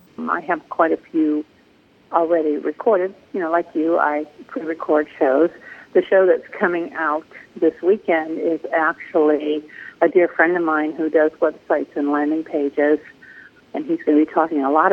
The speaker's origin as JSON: {"language": "English", "town": "Cleveland", "region": "Ohio", "country": "United States", "tie": "born or raised there", "said": "What do I remember most about growing up in Cleveland, Ohio? Actually, I'd have to say that the best part of growing up in Cleveland was the fact that it is such an ethnic city."}